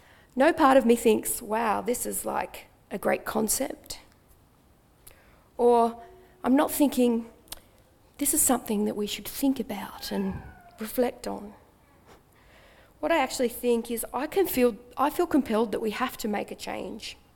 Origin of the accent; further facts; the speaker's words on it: Australia; "Kangaroo, that's Australian. I'm from Australia,"